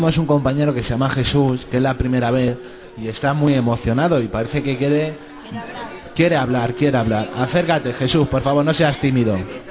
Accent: Getafe, Community of Madrid, Spain; Hola, somos de Getafe

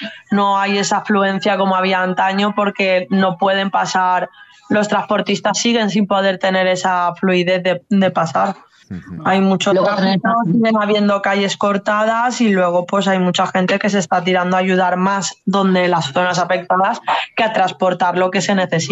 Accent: Valencia, Valencian Community, Spain; now in Mislata, Spain; yo soy de Valencia y vine a vivir hace 4 años, casi 5, en Mislata. Y lo bueno de Mislata que tiene es que es un pueblo de la Ribera.

